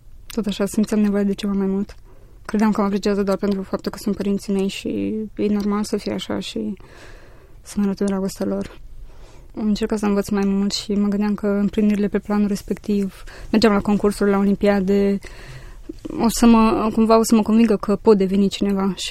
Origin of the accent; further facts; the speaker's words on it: Botoșani, Botoșani County, Romania; born there; M-am născut în Botoșani, într-o familie modestă și aș putea zice de oameni morali care m-au învățat mereu să mă închin unui Dumnezeu care poartă de grijă.